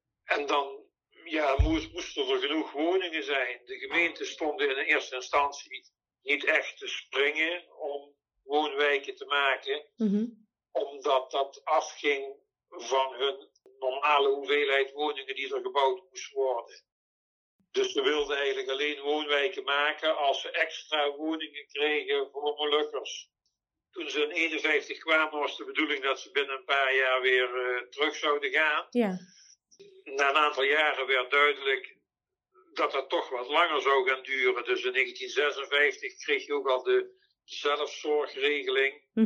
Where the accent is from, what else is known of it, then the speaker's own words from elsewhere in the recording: Tegelen, Limburg, Netherlands; born there; now in Venray, Netherlands; Ik ben 69 jaar. Ik ben geboren in Tegelen en ik woon sinds ik getrouwd ben in Venray.